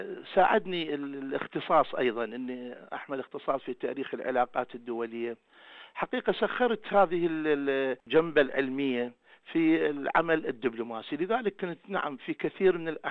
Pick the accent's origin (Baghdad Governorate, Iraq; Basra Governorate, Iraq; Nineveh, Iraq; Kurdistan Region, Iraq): Basra Governorate, Iraq; Basra; لكن تبقى طبعا أنا هنا متحيز إلى مدينتي، تبقى البصرة عندي هي الرئة التي أتنفس منها.